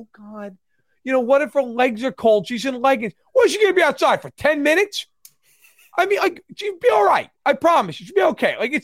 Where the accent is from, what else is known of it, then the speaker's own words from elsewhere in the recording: New York, United States; And in my town, I grew up in the Catskill Mountains. So certainly a mountainous town, but we had one mountain in particular, Chandelier, which is significant.